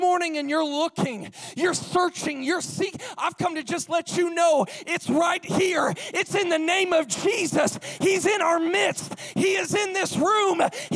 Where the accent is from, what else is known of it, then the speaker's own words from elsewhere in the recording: St. Louis, Missouri, United States; also born or lived in Houston, Texas / Indianapolis / Appleton / Jackson; now in Greenville, United States; I was born in Houston, Texas, raised in St. Louis, Missouri, skipped over to Indianapolis, went to Appleton, Wisconsin, went down to Jackson, Mississippi, back to Indianapolis, Indiana, ended up now here in Greenville, North Carolina.